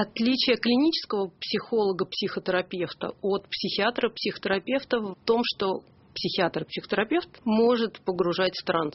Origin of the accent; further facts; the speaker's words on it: Moscow, Russia; Я клинический психолог из Москвы.